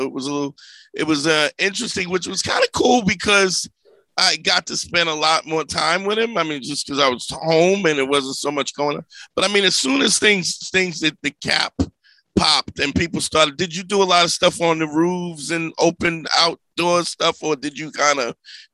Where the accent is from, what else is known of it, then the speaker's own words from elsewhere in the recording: Brooklyn, New York, United States; I mean, I grew up in Brooklyn in the 80s.